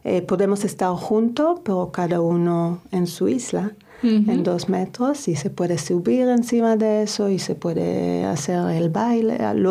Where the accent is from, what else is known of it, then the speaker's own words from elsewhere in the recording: Israel; moved away; Salí de Israel en 95 cuando se mataron a Rabin. Yo sentía que tengo que salir. La verdad que he perdido la esperanza. Y así buscaba fuera de Israel de vivir.